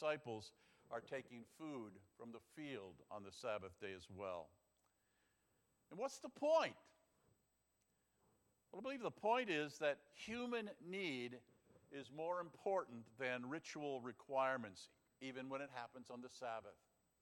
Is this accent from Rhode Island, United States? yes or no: yes; Rhode Island, United States; Growing up in Rhode Island, there were laws that kept everything closed on a Sunday.